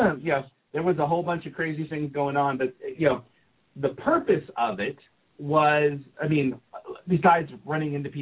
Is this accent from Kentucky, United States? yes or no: no; Texas, United States; we love the people of Texas, because I'm from Texas. My girls are from Texas.